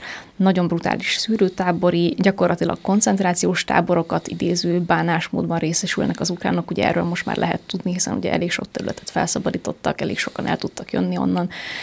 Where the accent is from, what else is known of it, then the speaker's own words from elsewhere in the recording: Hungary; ami ugye magyarként külön szomorú